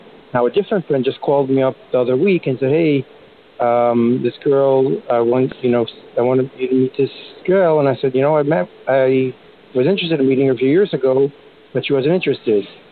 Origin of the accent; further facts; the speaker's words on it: Chicago, Illinois, United States; I'm 42 years young. I'm from Chicago.